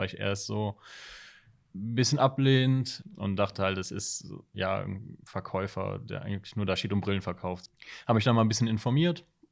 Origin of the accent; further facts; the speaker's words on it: Cologne, North Rhine-Westphalia, Germany; ich bin 29 Jahre alt, ich bin hier in Köln geboren und aufgewachsen